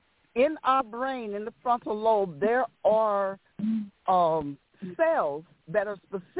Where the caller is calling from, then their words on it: St. Louis, Missouri, United States; from St. Louis.